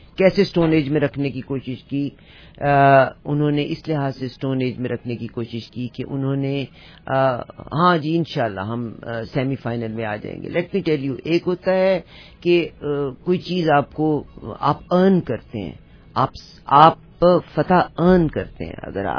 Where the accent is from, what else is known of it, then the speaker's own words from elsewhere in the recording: Pakistan; moved away; میں اور مظفر پاکستان سے آئے تھے, یہاں پہ آئے, الحمدللہ وی ورکڈ ہارڈ, دن اور رات کام کیا